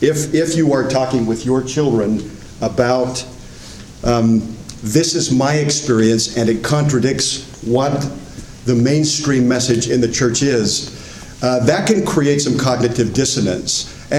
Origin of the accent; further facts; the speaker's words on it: Bountiful, Utah, United States; when I grew up in Bountiful